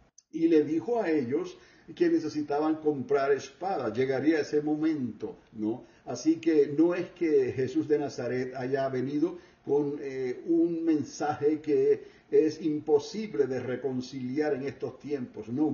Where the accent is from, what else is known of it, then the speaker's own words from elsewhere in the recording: Puerto Rico; En mi tierra, allá hay un fuerte enorme que los españoles construyeron y se le llama el fuerte de El Morro, ¿no?